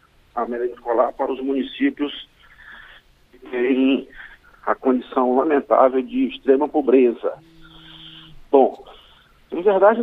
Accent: Maranhão, Brazil; Porque eu sou maranhense, meu Brasil é aqui.

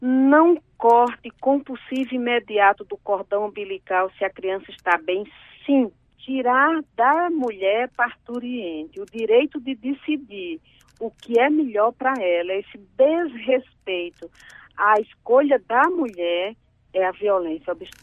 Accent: Brazil; somos brasileiras

